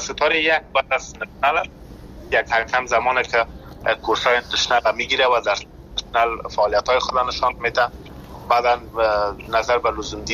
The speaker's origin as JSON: {"language": "Persian", "country": "Afghanistan", "tie": "born or raised there"}